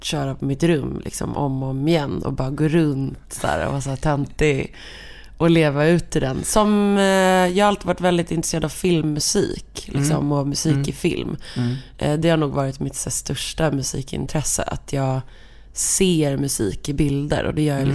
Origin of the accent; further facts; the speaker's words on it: Skogås, Stockholm County, Sweden; Tills jag var 6 bodde jag i alla fall i Skogås. På Revivägen 50.